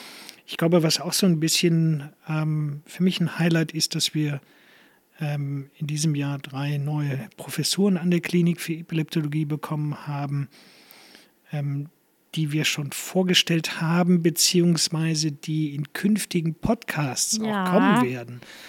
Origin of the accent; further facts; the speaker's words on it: Rhineland-Palatinate, Germany; Ich komme ja aus dem Ahrtal